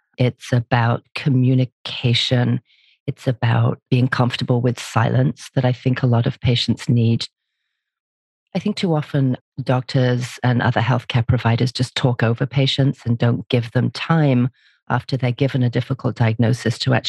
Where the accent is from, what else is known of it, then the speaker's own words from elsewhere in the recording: North West England, United Kingdom; also born or lived in London / Istanbul, Turkey; I have an accent and I'm originally from England. I'm a beautiful small town up in the northwest of England called the Lake District.